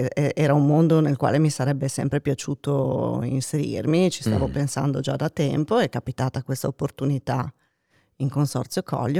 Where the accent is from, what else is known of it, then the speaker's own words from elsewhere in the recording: Canada; born there; Italian is a second language; Io ho origini canadesi, sono nata in Canada.